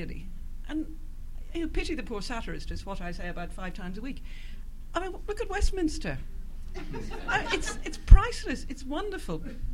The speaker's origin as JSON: {"language": "English", "country": "Ireland", "said": "my background as Irish, we do black humour quite well"}